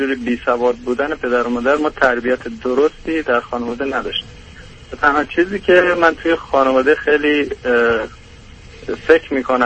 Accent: Iran; born there; من پدر و مادر من افغان هستم و خودم ایران متولد شدم، یعنی اکثر ما تو ایران متولد شدیم

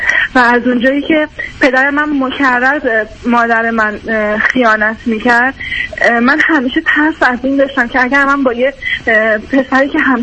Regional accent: Iran; من 31 سالمه. حدود یک ساله که از ایران اومدم، ازدواج کردم، اومدم از ایران.

